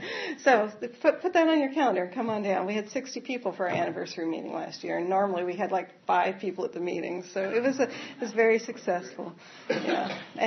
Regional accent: Canada; born there; You know, I was born in Canada.

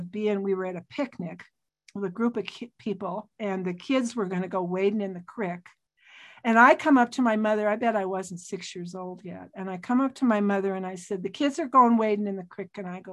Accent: Missoula, Montana, United States; born there; And they moved up the Rattlesnake in Missoula, and I was born in October of 1948.

